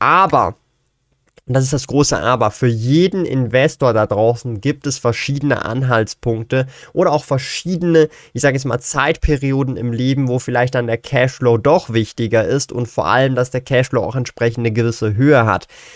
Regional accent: Switzerland; Ich verwende als Schweizer den Aktienbroker Swissquote.

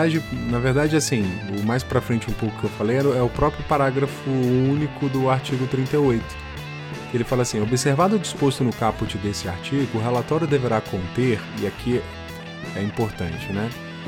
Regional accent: Minas Gerais, Brazil; eu sou mineiro, né?

